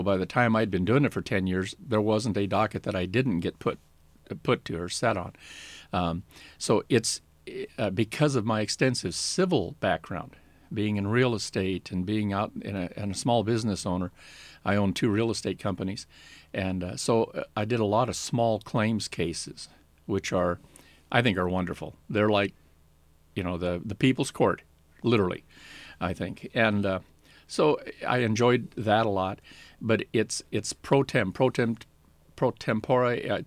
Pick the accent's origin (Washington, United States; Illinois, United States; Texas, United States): Washington, United States; Spokane; I'm a local guy. I was born here in Spokane, went to Stevens Grade School, Lewis and Clark High School, Gonzaga University, and Gonzaga Law School.